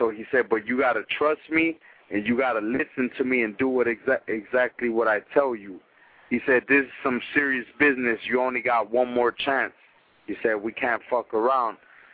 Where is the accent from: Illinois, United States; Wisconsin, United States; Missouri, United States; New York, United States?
Illinois, United States; Chicago; I'm from Chicago, and before I was living in Miami for 6 years, last time I lived in Miami, and, you know, things weren't going good, and I felt that, you know, I started boxing in Chicago.